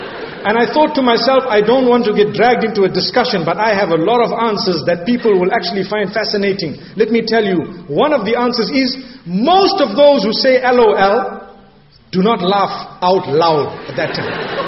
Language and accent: English; Zimbabwe; Luckily, I come from Zimbabwe. One thing that grows there properly, avocados.